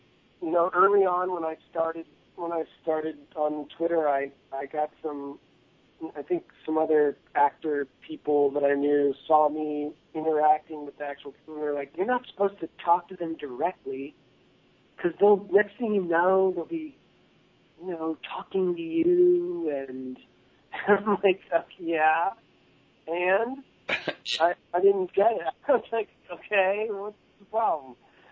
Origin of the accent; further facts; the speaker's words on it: Ohio, United States; I grew up in Ohio.